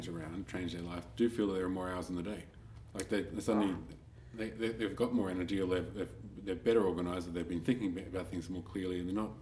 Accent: Sydney, New South Wales, Australia; Well, I grew up on the Northern Beaches, so I should be...

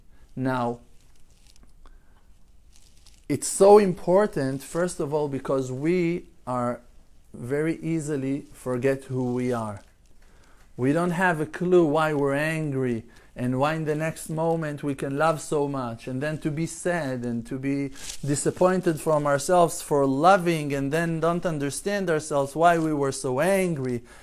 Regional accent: Jerusalem, Jerusalem District, Israel; I was born in Jerusalem, and I grew up in a certain neighborhood, and we moved to this apartment, to that apartment.

